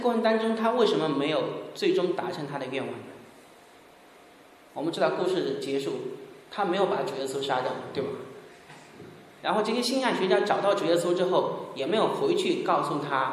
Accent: China; 我觉得最好的总结是一个叫做戴德生的宣教士，对我们中国人来说非常重要的一个宣教士

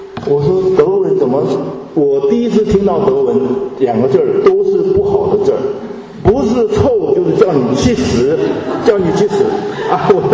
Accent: Harbin, Heilongjiang, China; 我说我介绍我是哈尔滨人啊，我是哈尔滨人。

